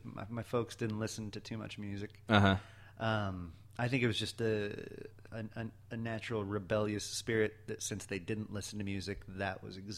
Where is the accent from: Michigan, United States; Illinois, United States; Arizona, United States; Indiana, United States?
Arizona, United States; Tucson; also born or lived in Iowa; I'm from Iowa originally, but we're all from all over the place. But me and Jen grew up formatively in Tucson, Arizona.